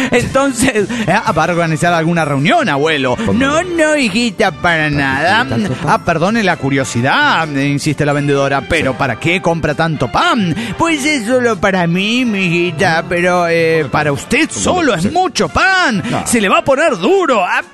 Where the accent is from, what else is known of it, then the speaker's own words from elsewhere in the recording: Netzahualcoyotl, State of Mexico, Mexico; de Netzahualcoyotl.